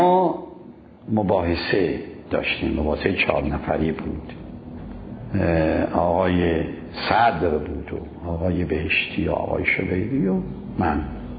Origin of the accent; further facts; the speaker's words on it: Shiraz, Fars, Iran; وقتی من از شیراز آمدم به قم، خودم رو در یه محیط کاملا نو و تازه و جدیدی دیدم